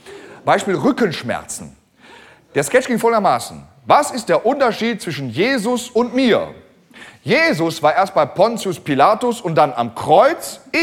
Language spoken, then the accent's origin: German; Gelsenkirchen, North Rhine-Westphalia, Germany; Hör mal, ich kenne dies Wort nicht, ich komme aus Gelsenkirchen.